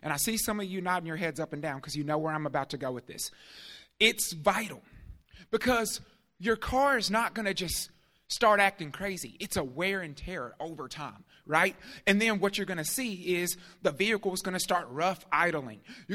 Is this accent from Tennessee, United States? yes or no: yes; Columbia, Tennessee, United States; Not from Clarksville. I'm from Columbia.